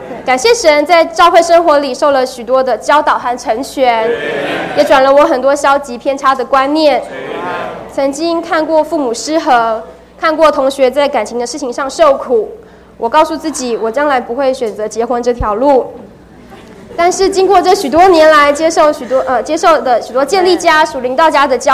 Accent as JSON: {"language": "Chinese", "town": "Beitou", "region": "Taipei", "country": "Taiwan", "tie": "born or raised there", "said": "虽然从小就住在北投"}